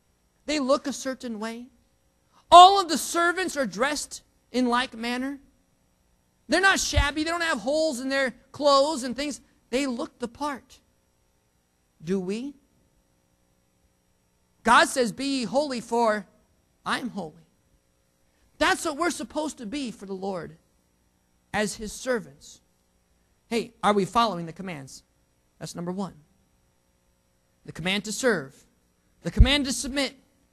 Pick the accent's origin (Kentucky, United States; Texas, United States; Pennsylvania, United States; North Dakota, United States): North Dakota, United States; But I'm from up north. I'm from North Dakota. Okay? It's cold up there most of the time.